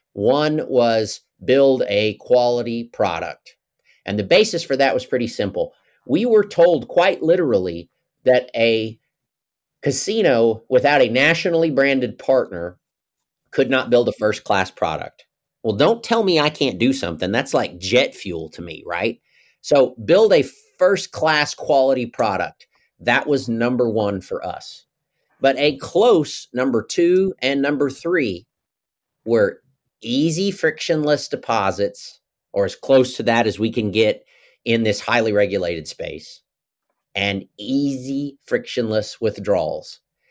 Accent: Oklahoma, United States; moved away as an adult; now in Arkansas, United States; I love my state. I grew up in Oklahoma. I moved here when I was 18 to go to the University of Arkansas.

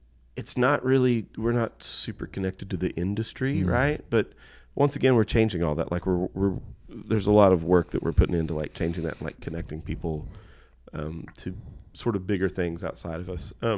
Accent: Fort Worth, Texas, United States; oh no, we're from Fort Worth, and we would really like you to all to like see what we're doing over here.

